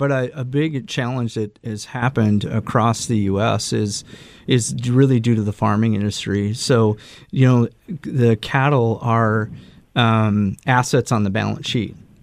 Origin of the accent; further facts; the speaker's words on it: Vernon Center, Minnesota, United States; I grew up in a very special place in southern Minnesota. I grew up on the Blue Earth River, surrounded by a community. Vernon Center's like 357 people.